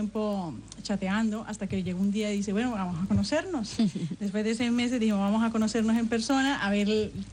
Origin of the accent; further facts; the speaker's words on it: Bucaramanga, Santander, Colombia; also born or lived in Medellín; Yo soy de Bucaramanga, pero viví mucho tiempo en Medellín.